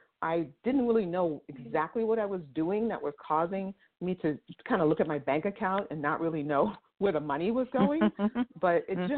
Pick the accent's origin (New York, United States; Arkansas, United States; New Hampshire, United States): New York, United States; New York City; So I grew up in Harlem in New York in the 60s